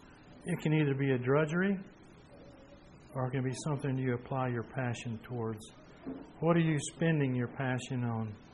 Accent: United States; an article or two in the paper over there about this American playing American football over there and helping the team.

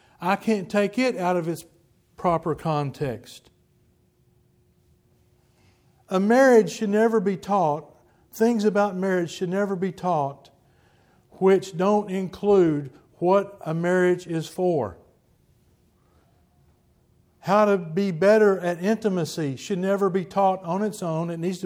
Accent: Texas, United States; accent: Texas; And if you're listening from another country and you're dealing with my Texas accent, I apologize, it's the best one I got.

